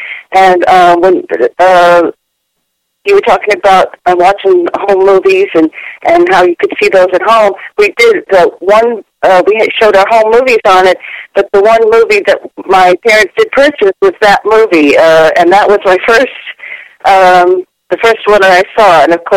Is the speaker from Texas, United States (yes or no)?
no; Charlotte, North Carolina, United States; I'm from Charlotte, North Carolina in the USA.